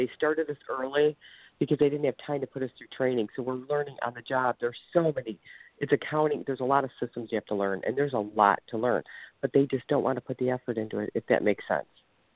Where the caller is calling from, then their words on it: Ohio, United States; I'm calling from Ohio.